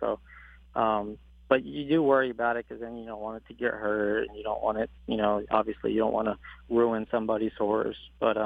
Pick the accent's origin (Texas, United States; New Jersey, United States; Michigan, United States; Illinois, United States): Texas, United States; Growing up in Texas, you know, it could get a little cowboy and stuff like that.